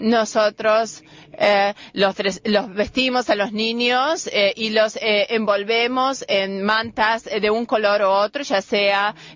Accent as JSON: {"language": "Spanish", "country": "Kenya", "second_language": "Spanish", "said": "provengo de Kenia"}